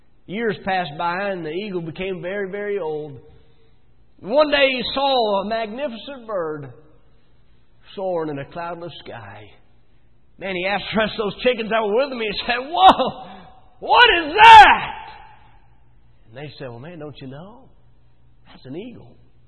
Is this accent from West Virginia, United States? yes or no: yes; West Virginia, United States; You have to understand, I'm from West Virginia. We do things a little differently in West Virginia than the rest of the world does.